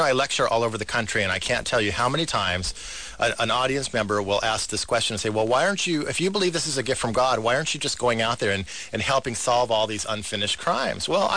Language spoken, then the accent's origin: English; Burbank, California, United States; I'm from Burbank. I'm a local kid, you know, guy.